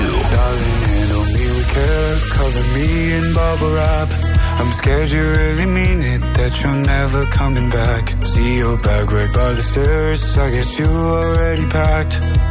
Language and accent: Dutch; The Hague, South Holland, Netherlands; now in Leeuwarden, Netherlands; Ik kom oorspronkelijk uit Den Haag.